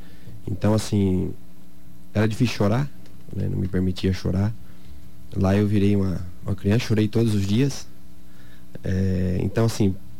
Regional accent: Caarapó, Mato Grosso do Sul, Brazil; Eu sou de Carapó.

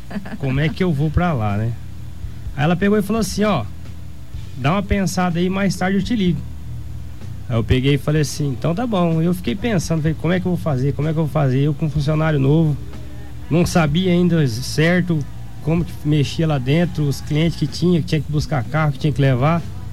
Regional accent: Dourados, Mato Grosso do Sul, Brazil; Sou daqui de Dourados mesmo.

